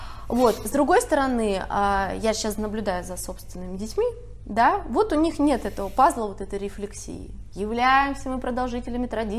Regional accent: Siberia, Russia; Но ты же знаешь, я из Сибири.

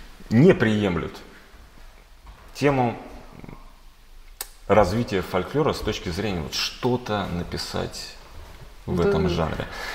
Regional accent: Podolsk, Moscow Oblast, Russia; а я из Подольска.

